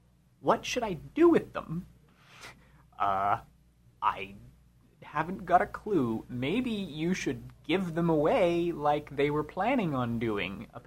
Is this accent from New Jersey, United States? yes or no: no; California, United States; And everybody else speaks English, of course, you know, because we're from California.